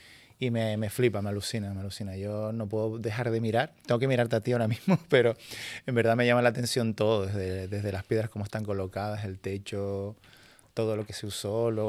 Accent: Anaga, Canary Islands, Spain; Porque yo vengo de un pueblo de Anaga, una aldeita.

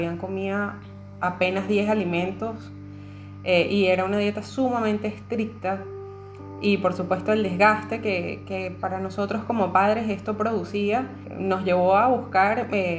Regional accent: Venezuela; Chévere, sí, bueno, soy de Venezuela, soy mamá de 3 niños.

